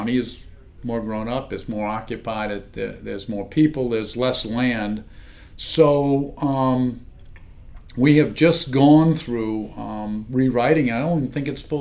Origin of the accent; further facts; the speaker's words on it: Savannah, Georgia, United States; Yeah, well, I grew up in Savannah. We were at the beach a lot. You know, we had we boated, we skied, we crabbed, we fished. Mm-hmm. Typical Southern kid from Savannah.